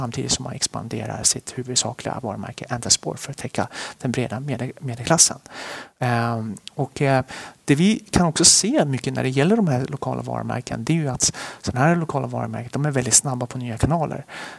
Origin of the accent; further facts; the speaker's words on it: Sweden; även om vi kommer från Sverige, vi säger att vi är från Sverige